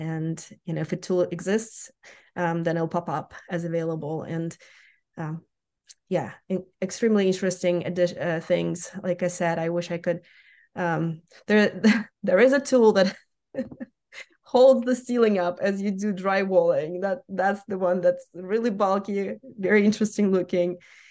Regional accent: Ukraine; now in United States; I come from Ukraine originally. My origins in aviation have been connected to the flight academy in my hometown in the central Ukraine.

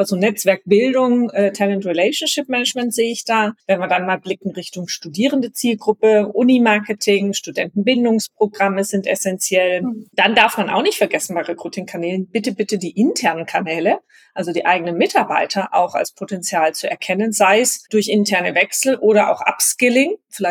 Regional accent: Stuttgart, Baden-Württemberg, Germany; moved away as an adult; now in Düsseldorf, Germany; Ich grüße erstmal aus Düsseldorf. Ich bin eigentlich Stuttgarterin, lebe seit 11 Jahren aber im Rheinland

